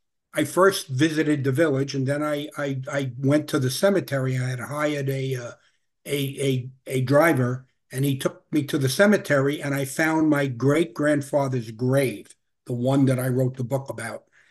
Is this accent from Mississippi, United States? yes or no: no; Brooklyn, New York, United States; Yes, I grew up in Brooklyn. It'll probably be obvious with my accent if you didn't pick it up yet. I grew up in Brooklyn in a very much Sicilian enclave.